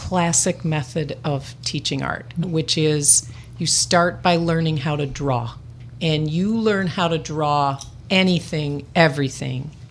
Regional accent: South Holland, Illinois, United States; Well, I grew up in South Holland, Illinois. Went all through grade school and high school there.

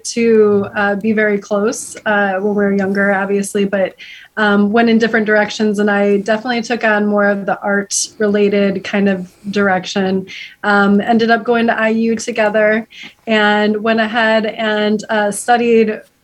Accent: Dyer, Indiana, United States; I was born and raised in Dyer, went to Lake Central High School. I was born as a twin into the world

